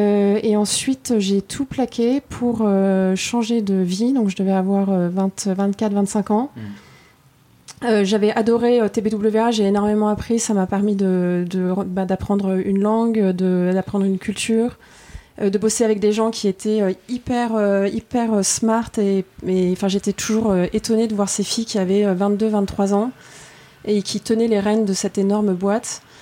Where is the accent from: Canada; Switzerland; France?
France; Paris, Île-de-France; Alors j'ai 39 ans, je suis née, j'ai grandi à Paris